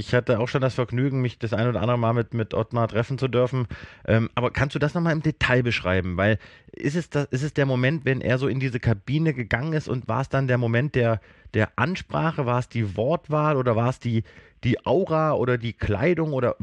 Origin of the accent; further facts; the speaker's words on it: Munich, Bavaria, Germany; du kommst aus München, ich komme aus München